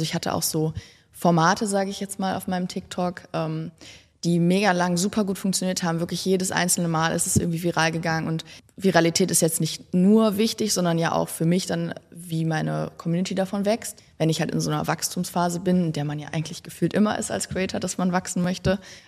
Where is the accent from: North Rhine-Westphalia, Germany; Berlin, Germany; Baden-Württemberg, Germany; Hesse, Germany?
North Rhine-Westphalia, Germany; Düsseldorf; Genau, ich bin aus Düsseldorf und 27